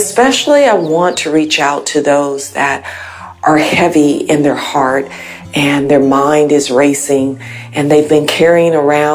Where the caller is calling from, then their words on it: California, United States; I'm calling from Northern California.